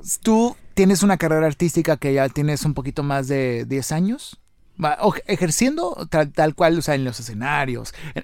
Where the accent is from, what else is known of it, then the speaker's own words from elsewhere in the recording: Mexico; estamos bien, somos mexicanos y no estamos haciendo daño a nadie